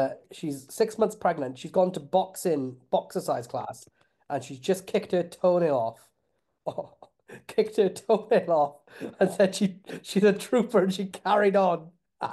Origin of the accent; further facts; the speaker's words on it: Porthcawl, Wales, United Kingdom; I got a funny feeling that guy is from Porthcawl, or one half of like Morgan and Wes are from my hometown.